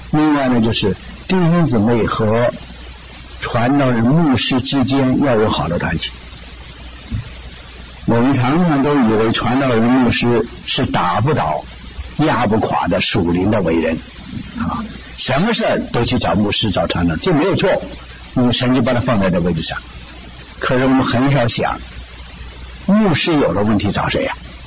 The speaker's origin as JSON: {"language": "Chinese", "country": "China", "said": "我是从大陆来的"}